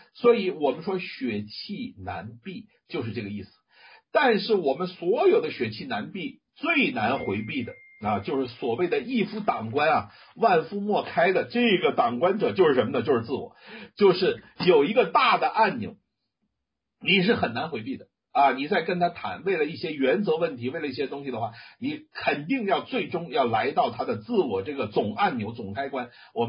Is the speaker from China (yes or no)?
yes; China; 那就是说我们中国人说，好，你不给我面子啊，你让我颜面尽失啊